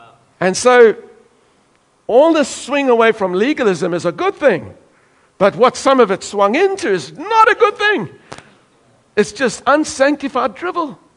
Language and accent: English; South Africa; now in Australia; When I grew up in South Africa, we had very little freedom, but we had lots of responsibility.